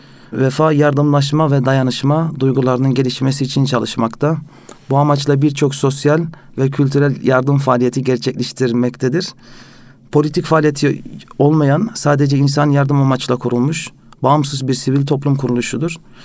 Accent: Netherlands; moved away as an adult; now in Istanbul, Turkey; 25 yaşındayım. Hollanda'da doğup büyüdüm. 6 yıl önce İstanbul'a taşındım.

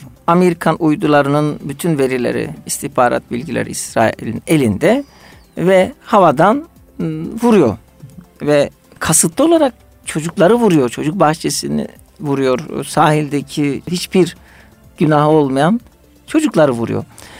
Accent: Adana, Turkey; Düşünün siz, ben Adanalıyım. Güneyde, Adana'da 24 saat elektrik yanması hayatın ne olabileceğini.

